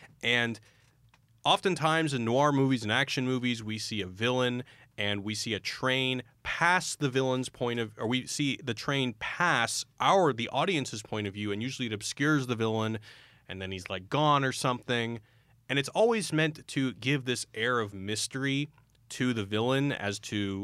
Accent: Texas, United States; I'm from Texas. I know how to fetishize a good gun.

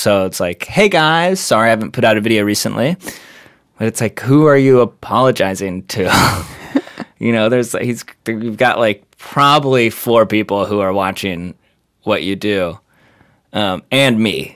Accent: San Diego, California, United States; I grew up in San Diego and like went up to the mountains for this like for like a week.

